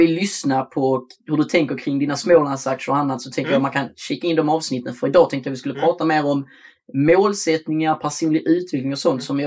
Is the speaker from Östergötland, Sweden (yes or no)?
no; Skåne, Sweden; accent: Scanian; Likt min skånska.